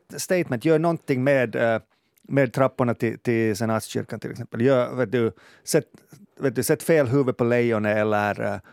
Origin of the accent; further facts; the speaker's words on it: Ostrobothnia, Finland; när jag växte upp i Österbotten som tonåring